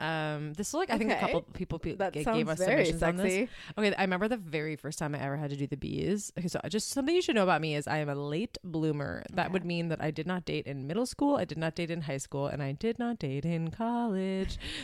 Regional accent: United States; Of course, I think that too, because I'm American.

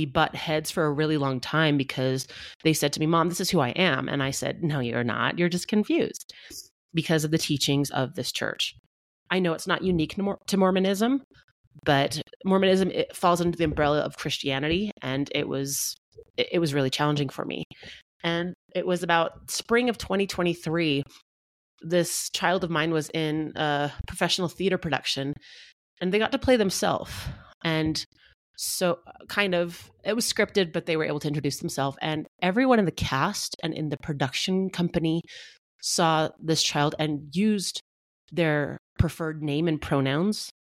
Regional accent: Utah, United States; In Utah, we take our pioneer heritage very seriously.

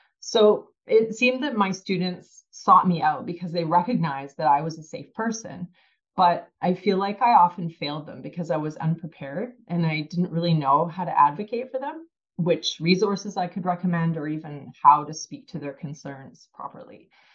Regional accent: Vancouver, British Columbia, Canada; now in Kamloops, Canada; I'm originally from Vancouver, and I grew up in the land of the unceded and ancestral territory of the Musqueam, Squamish, and Tsleil-Waututh nations.

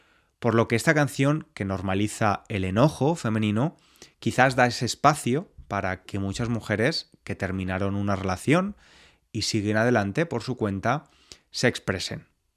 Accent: Spain; born there; Yo soy católico porque nací en España, en una familia de tradición católica. Sin embargo, no soy practicante.

